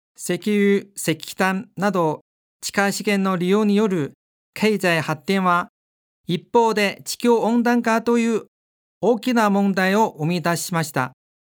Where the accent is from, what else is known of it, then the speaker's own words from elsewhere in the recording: Liaoyang, Liaoning, China; Japanese is a second language; now in Japan; 私は3、4年に一度、中国の遼寧省、遼陽市の故郷に帰りますが、帰るごとに故郷の大きな変化を感じています。